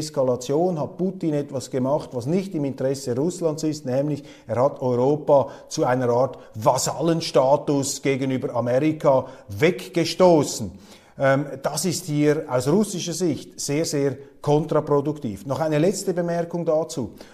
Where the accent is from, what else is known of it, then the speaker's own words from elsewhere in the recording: Switzerland; ich würde mich auch dem Westen zurechnen, auch als Schweizer, selbstverständlich